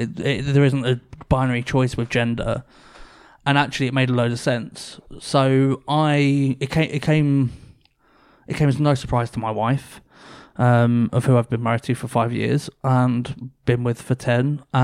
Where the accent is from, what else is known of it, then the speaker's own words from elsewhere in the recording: Hackney, London, United Kingdom; I grew up in Hackney.